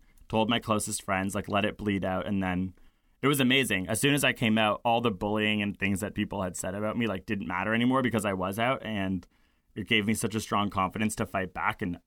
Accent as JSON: {"language": "English", "town": "Toronto", "region": "Ontario", "country": "Canada", "tie": "born or raised there", "said": "I grew up in a major city. I grew up in Toronto."}